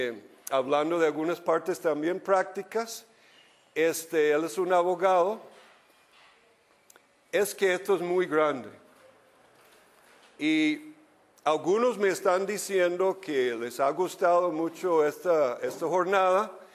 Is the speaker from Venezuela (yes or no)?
no; Costa Rica; Porque hay que preguntar entonces, como costarricense